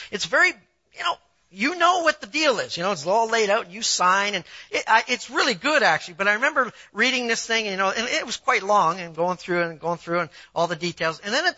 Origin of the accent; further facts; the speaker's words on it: Canada; now in United States; Because I moved here from Canada, I know about mile markers, all right? When I go back to visit family, you look at the mile markers.